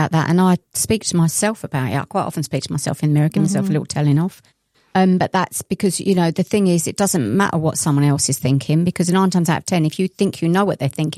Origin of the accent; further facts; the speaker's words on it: Maidstone, South East England, United Kingdom; also born or lived in London; I grew up in London up until I was 9, and then I went to Maidstone, mm-hmm. and we've got Moat Park right on the doorstep.